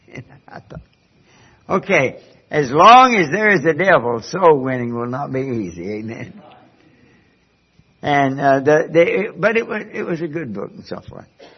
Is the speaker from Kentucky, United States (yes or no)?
yes; Kentucky, United States; But being born and raised in Kentucky, then I knew a lot more about corn.